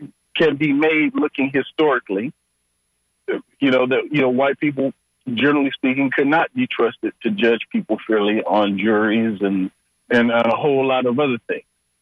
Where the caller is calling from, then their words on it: Atlanta, Georgia, United States; I'm calling from Atlanta, and I've enjoyed this program since 2010 when I first came to the Tampa Bay area to do some work as a consultant